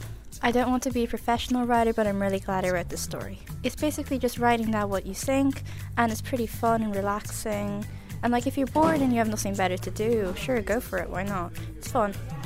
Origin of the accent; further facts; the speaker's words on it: Black Rock, Victoria, Australia; my story is called There's a Hippo in the Swimming Pool. I'm from Black Rock.